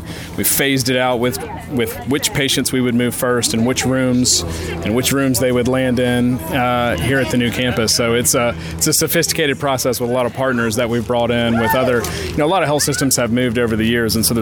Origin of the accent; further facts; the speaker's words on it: Pensacola, Florida, United States; You know, I grew up here in Pensacola